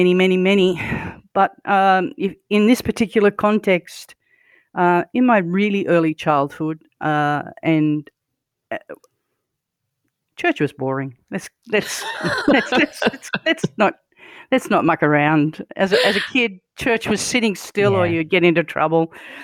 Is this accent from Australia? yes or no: yes; Guildford, New South Wales, Australia; I grew up in Western Sydney